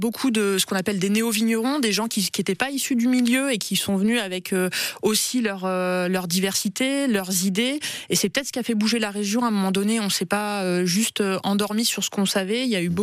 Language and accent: French; Châteauroux, Centre-Val de Loire, France; Moi, je suis originaire de Châteauroux, donc une région où il n'y a pas beaucoup de vignes.